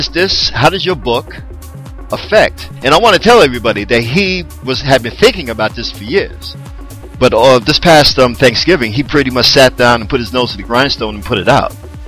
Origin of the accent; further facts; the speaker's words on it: Philadelphia, Pennsylvania, United States; And, you know, I'm from Philly and you're from, you know, Pittsburgh